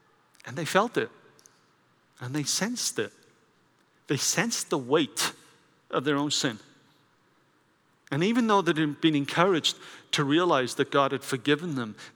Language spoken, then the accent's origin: English; Wales, United Kingdom; I grew up in Wales with the Welsh Revival.